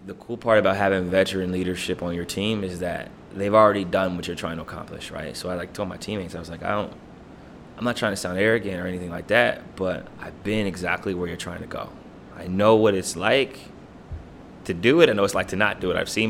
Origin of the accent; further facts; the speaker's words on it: Ohio, United States; I'm from Ohio, so like saying Cleveland is like bad, but.